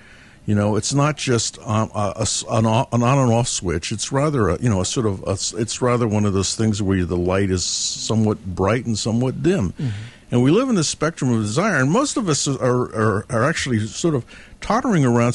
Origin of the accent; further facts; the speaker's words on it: San Francisco, California, United States; I grew up in San Francisco